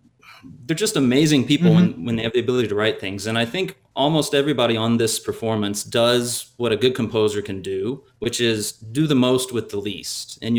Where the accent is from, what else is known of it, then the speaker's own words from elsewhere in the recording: Oklahoma, United States; Well, originally, I'm from Oklahoma. I was born and raised out there and was there through my undergraduate degree in college.